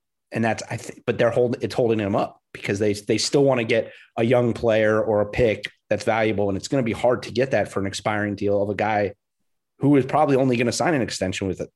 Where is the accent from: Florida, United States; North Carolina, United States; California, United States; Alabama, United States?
Florida, United States; I grew up in South Florida and I am a Heat fan, but I also worked in the league for a long time.